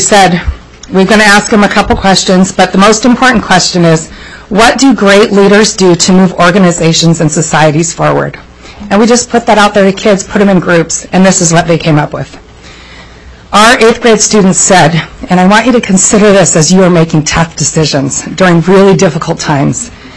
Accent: Kodiak, Alaska, United States; I'm a 43-year Alaskan, born and raised in Kodiak.

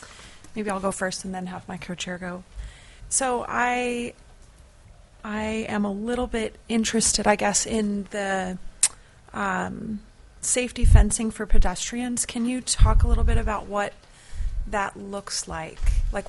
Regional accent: Anchorage, Alaska, United States; I grew up in Anchorage.

